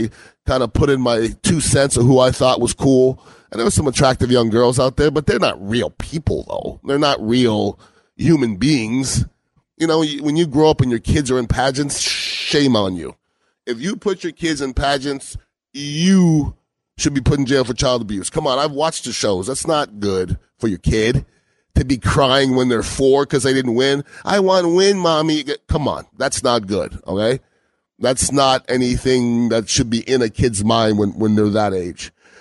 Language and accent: English; Canada; I'm from Canada. We're a little bit more liberal of a people.